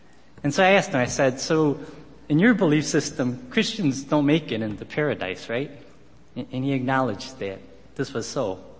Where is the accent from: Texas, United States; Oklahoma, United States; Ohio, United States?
Texas, United States; I'm from Texas. I came from Texas, so something good can come out of Texas.